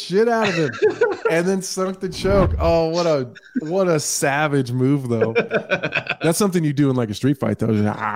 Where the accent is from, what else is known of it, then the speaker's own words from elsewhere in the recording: Colorado Springs, Colorado, United States; also born or lived in Corpus Christi, Texas / Nebraska; So I was born in Corpus Christi, Texas, and then we moved to Colorado Springs, lived there until like the end of elementary school, and then moved to Nebraska.